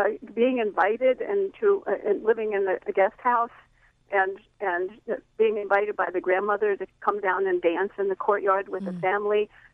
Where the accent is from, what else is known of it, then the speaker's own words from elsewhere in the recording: Baltimore, Maryland, United States; And Baltimore. I'm from Baltimore. I've talked to you before. I'm from Reisterstown Road.